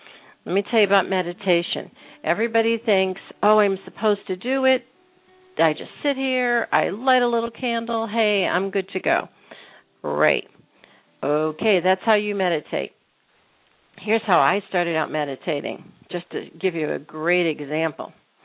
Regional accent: the South, United States; I always say I'm from the South

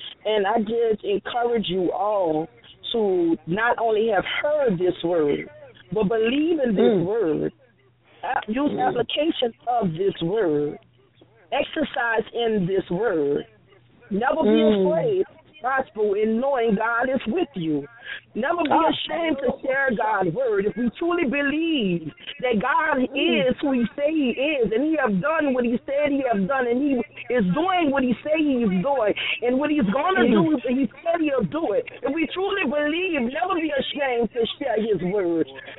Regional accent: New Orleans, Louisiana, United States; I'm Evangelist … from New Orleans.

